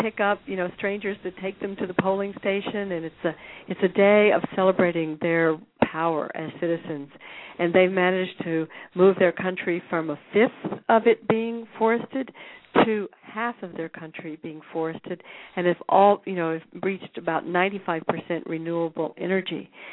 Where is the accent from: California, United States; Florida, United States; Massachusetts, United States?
Massachusetts, United States; I come from Massachusetts, and there it took 10 years.